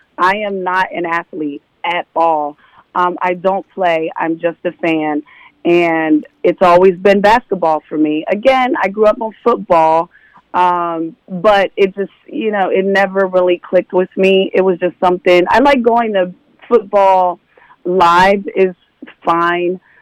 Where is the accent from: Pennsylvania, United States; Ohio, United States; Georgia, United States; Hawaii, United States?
Pennsylvania, United States; Pittsburgh; I'm from Pittsburgh. So I came out of my mother's vagina into a Steelers jersey, I think.